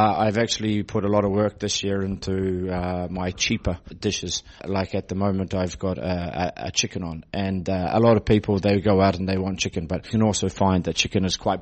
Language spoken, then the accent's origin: English; New Zealand; moved away as an adult; I am from New Zealand, and I have been traveling around the world probably since I was 20, so for the last 12 years.